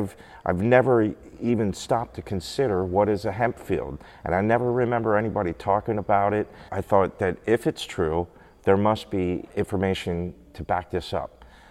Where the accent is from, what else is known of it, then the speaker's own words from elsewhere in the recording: Pennsylvania, United States; I'm a hemp historian, and I'm born and raised in Lancaster County.